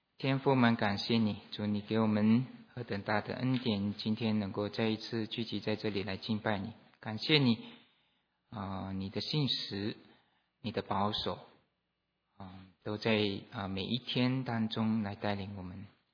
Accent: Malaysia; 我是马来西亚来的，那我从小呢是在一个这个怎么说，星期天来做礼拜的坐在椅子上的那个做礼拜的这个基督徒长大家庭里面长大的。

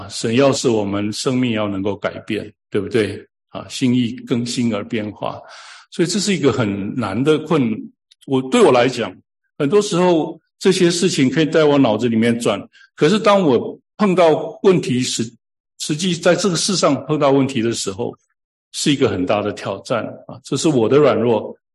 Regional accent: United States; 我是美国人，我就要遵守美国法律

